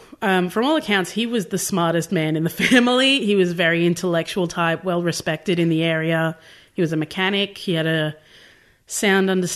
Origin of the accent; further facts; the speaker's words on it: Bairnsdale, Victoria, Australia; I grew up in Bairnsdale out in Gippsland and we used to go to Buchan a lot, which is famous for some natural underground caves.